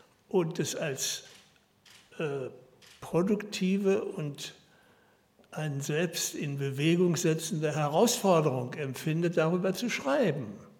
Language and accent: German; Hannover, Lower Saxony, Germany; Ich komme aus Hannover